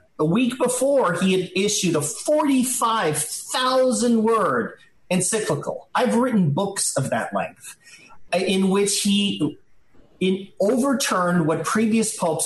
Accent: Queens, New York, United States; We're both from Queens. Don and I, the president and I are both from Queens.

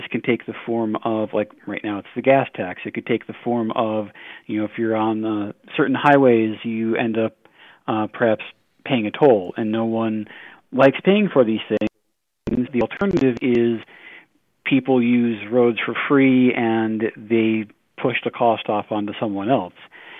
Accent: New York, United States; So I grew up in New York State, the New York State Thruway System.

